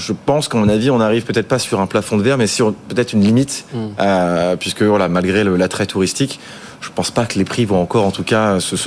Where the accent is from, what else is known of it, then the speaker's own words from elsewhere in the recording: Brittany, France; Je suis breton, donc autant en profiter.